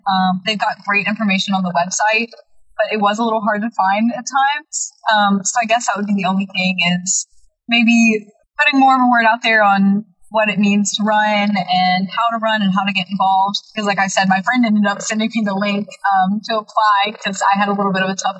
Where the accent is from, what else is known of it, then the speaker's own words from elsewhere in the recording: Franklin, Tennessee, United States; I'm majoring in biology, and I'm on the pre-med track, and I'm from Franklin, Tennessee.